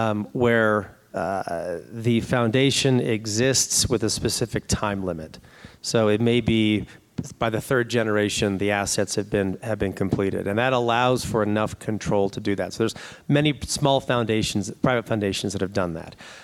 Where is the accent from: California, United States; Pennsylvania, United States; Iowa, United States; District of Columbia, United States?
District of Columbia, United States; Washington; Now, I'm from Washington, D.C., so billions of dollars is a chocolate bar, so it's not a big deal.